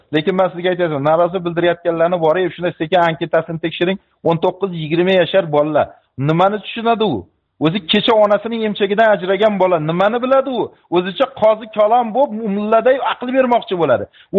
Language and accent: Uzbek; Khorezm Region, Uzbekistan; also born or lived in Tashkent; mana men xorazmlikman. Men Xorazmda masalan turaman, ayrim payt Toshkentda ishlayman, Xorazmga kelib turaman.